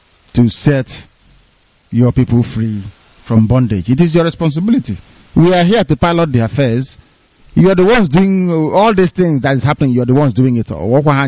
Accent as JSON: {"language": "English", "country": "Nigeria", "said": "I'm from Umu Udoma. You have Udoma, in Ibibie land. You have Udoma from Igbo land."}